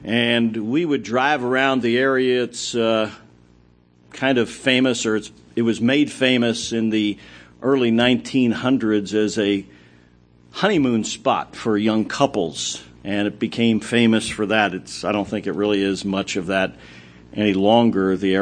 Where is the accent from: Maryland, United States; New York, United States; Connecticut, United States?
Maryland, United States; born there; I was born in Maryland